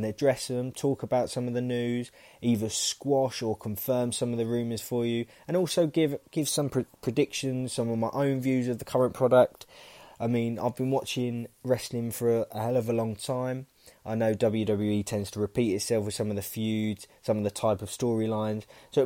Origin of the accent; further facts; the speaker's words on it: South East England, United Kingdom; I am from England. I'm from the south of England.